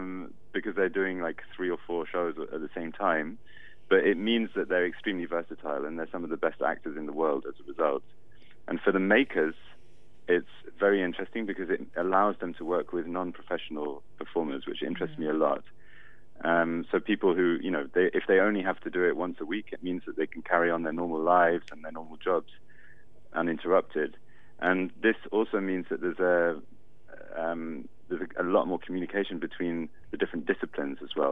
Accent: United Kingdom; I mean, except I'm British, so I guess I'm sort of electable in that sense.

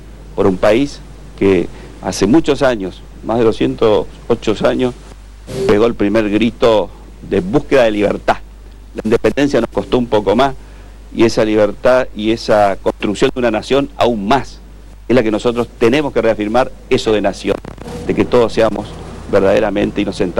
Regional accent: Villa Ángela, Chaco, Argentina; en este cruce de las vías del ferrocarril y este puente, de mi pueblo nomás, de Villa Ángela

